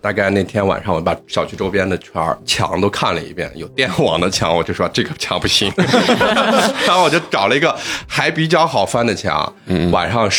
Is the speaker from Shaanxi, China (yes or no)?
yes; Xi'an, Shaanxi, China; 这个尤其咱们西安人就非常明显